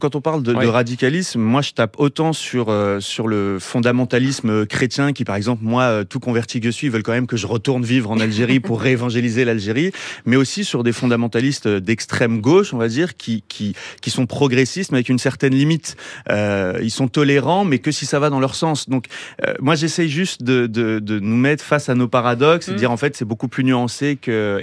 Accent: France; je vis en France, je suis français.

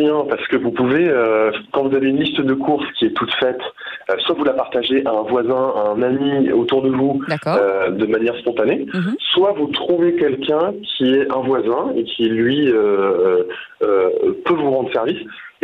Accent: La Roche-sur-Yon, Pays de la Loire, France; moi, je suis vendéiss. Hein. Donc, je suis né à La Roche-sur-Yon, et en fait, on a habité toujours dans les zones rurales à côté.

